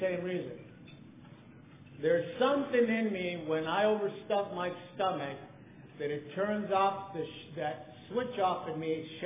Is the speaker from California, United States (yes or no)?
yes; Santa Barbara, California, United States; also born or lived in Los Angeles; I come from Santa Barbara, but I lived in L.A. for many years. I love Los Angeles, and I love Santa Barbara. And in Santa Barbara, we're very advanced type. We're Santa Barbara Ventura people.